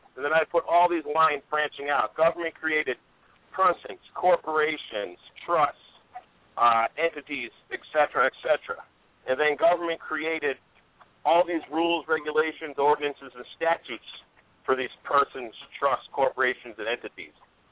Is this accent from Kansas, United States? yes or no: no; Massachusetts, United States; You know, we're from Massachusetts.